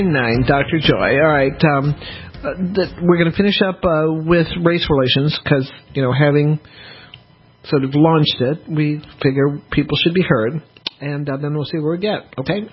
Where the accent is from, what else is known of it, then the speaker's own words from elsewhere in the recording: the South, United States; I don't disagree with that, but and look, I'm a Southerner